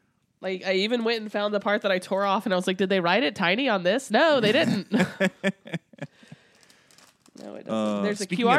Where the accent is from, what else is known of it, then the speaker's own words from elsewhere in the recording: the South, United States; because I grew up in the South where they play it constantly at any gathering with more than like 7 people.